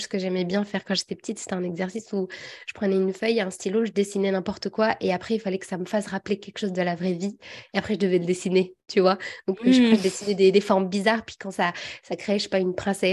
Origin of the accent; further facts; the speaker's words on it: Ouarzazate, Drâa-Tafilalet, Morocco; Alors, moi, je suis de Ouarzazate, je suis un peu plus loin, mais on a une maison à Ouarzazate